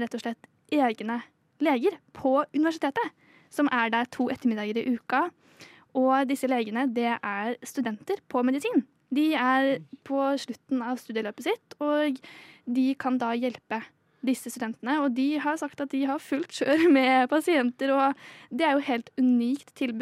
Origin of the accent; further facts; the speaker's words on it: Sarpsborg, Østfold, Norway; moved away as an adult; now in Oslo, Norway; Da jeg flyttet hjemmefra for nesten 2 år siden, da jeg flyttet fra Sarpsborg til Oslo for å studere